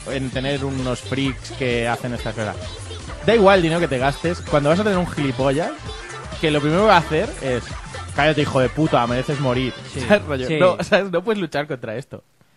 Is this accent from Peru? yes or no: no; Spain; esto se da por hecho, soy español.